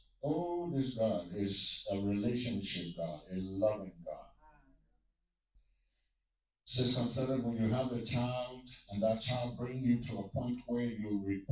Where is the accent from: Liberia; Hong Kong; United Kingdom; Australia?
Liberia; when I was growing up in Liberia, we used to go look for work.